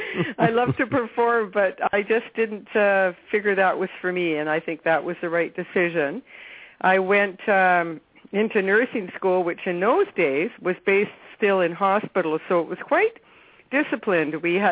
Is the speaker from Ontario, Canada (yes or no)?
no; Vancouver, British Columbia, Canada; now in -; I am Canadian. I'm in Vancouver right now, and I was born here. And I was born in the early 50s